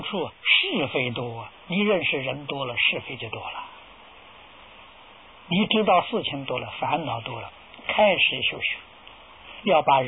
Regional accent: China; 我们中国人叫出师，现在人叫毕业啊

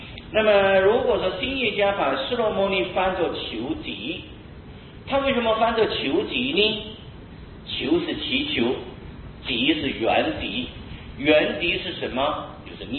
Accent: China; 因为我们中国人喜欢简略。

